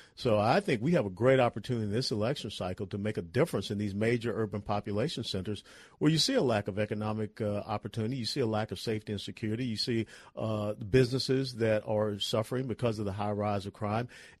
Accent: Georgia, United States; I'm from Georgia.

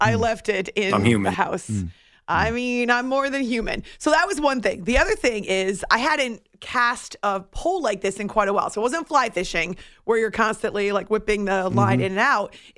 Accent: New Hampshire, United States; When I grew up in New Hampshire, we would go fishing, and I do enjoy anything to do with the water.

